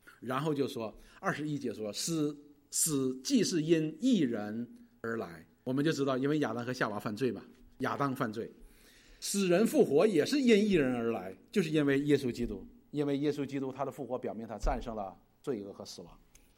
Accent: China; 我们中国人讲一句话叫血肉相连

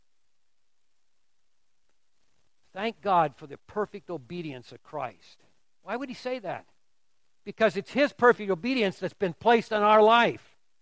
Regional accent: Duluth, Minnesota, United States; Now, I grew up in Duluth, Minnesota, about the same latitude, you know, and that's a nice place. I love northern Minnesota.

